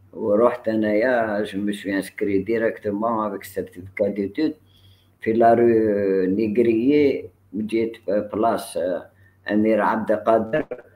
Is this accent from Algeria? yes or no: yes; Miliana, Aïn Defla Province, Algeria; born there; انا في الحقيقه زايد في مليانا لو 29 مي 1942 ا مليانا يعني في سي لا لا دايره كيما نقولوا اليوم